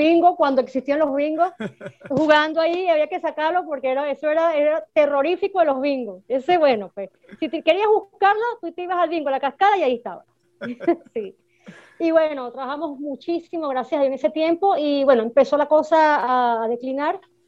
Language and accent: Spanish; San Antonio de los Altos, Miranda, Venezuela; also born or lived in Caracas; yo de chiquitiquitica nací, bueno, por supuesto que nací en Caracas, pero me mudé para San Antonio de los Altos.